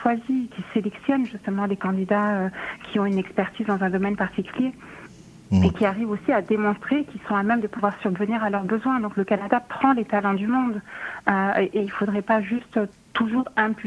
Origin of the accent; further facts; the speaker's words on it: France; c'est peut-être pour ça que ça bloque chez nous en France